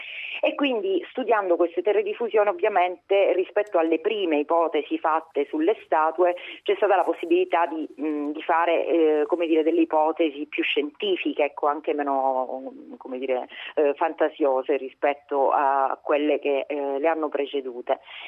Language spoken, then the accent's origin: Italian; Calabria, Italy; Noi da calabresi siamo legatissimi